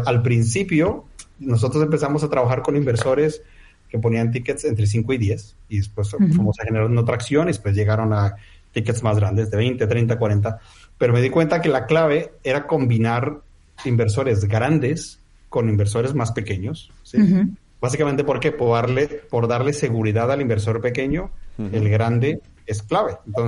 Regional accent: Colombia; moved away; cuando yo llegué, yo soy colombiano, ¿vale? Y yo llegué en el 2019.

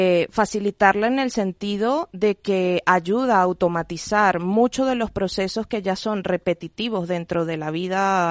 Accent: Venezuela; Desde niña, desde los 3 años, bailo flamenco y durante toda la vida ha estado presente en Venezuela, de donde soy oriunda.

